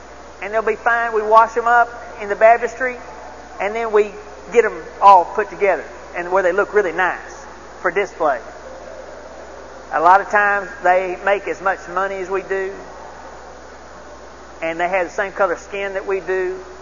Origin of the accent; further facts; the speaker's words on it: Dallas, Texas, United States; I grew up in North Dallas, so I had known nothing about fishing.